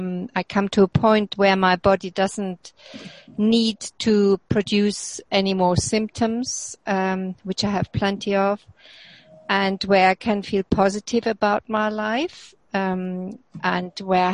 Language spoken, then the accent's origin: English; Reigate, South East England, United Kingdom; I'm from Reigate in the UK, close to London.